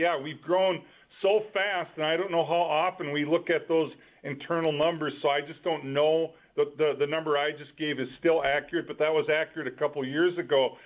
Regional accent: Olivia, Minnesota, United States; I grew up in Olivia.

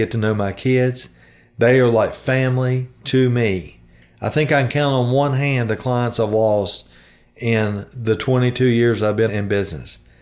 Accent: the South, United States; But I'm from the South. We say ain't.

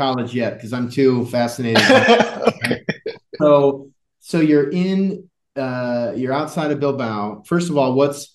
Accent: Iowa, United States; I'm from Iowa, and it just isn't the same when you just hand.

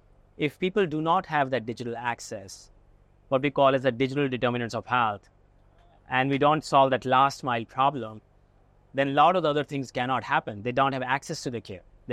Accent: New York City, New York, United States; now in Sacramento, United States; When I came from New York City to Sacramento, I thought, New York, no one can be as diverse as New York City, right?

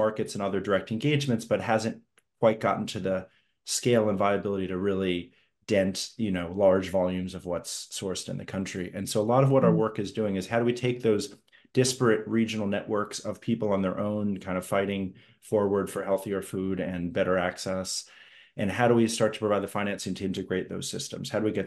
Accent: Washington, District of Columbia, United States; I grew up in Washington, D.C. My mom's from Eastern Shore, Maryland. My dad, Sammy, was from Baltimore.

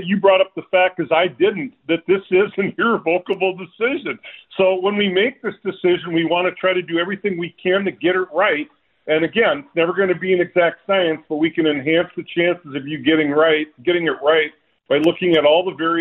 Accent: Olivia, Minnesota, United States; I grew up in Olivia

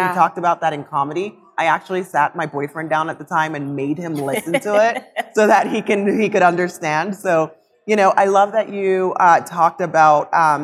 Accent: Jamaica; now in United States; and I am from Jamaica, right?

